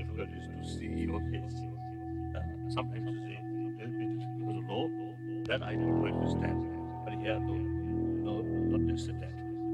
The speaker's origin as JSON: {"language": "English", "region": "Tibet", "country": "China", "second_language": "English", "said": "Although I come from Tibet, but the outside world considered mysterious death."}